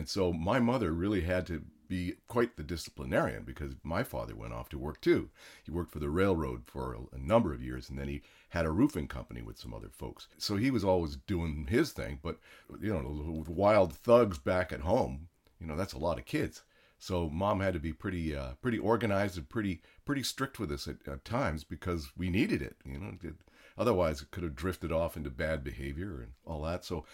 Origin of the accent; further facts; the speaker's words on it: Canada; born there; Well, I was born in Canada